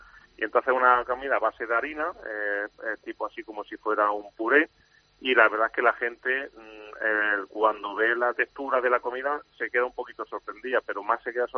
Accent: Andalusia, Spain; Como buen andaluz, no exagero.

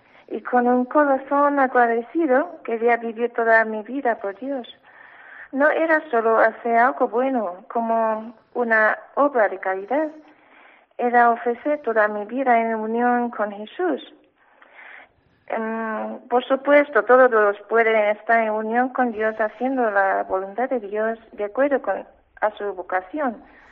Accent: Singapore; Spanish is a second language; Soy de Singapur.

